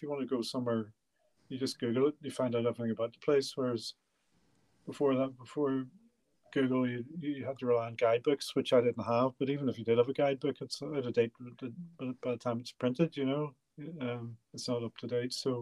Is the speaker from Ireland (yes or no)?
yes; Ireland; Friends, being from Ireland, well, we invented the States, really, didn't we?